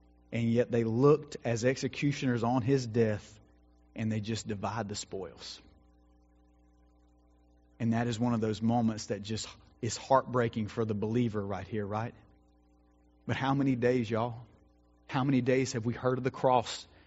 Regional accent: the South, United States; And when we label men as good, you know, good old boys, right? We're from the South.

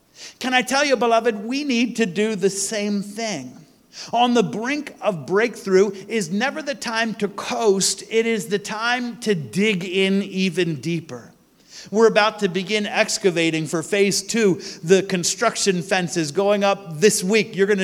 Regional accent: Philadelphia, Pennsylvania, United States; I'm just an American mutt from Philly. I eat soft pretzels with yellow mustard on them, and I like cheesesteaks.

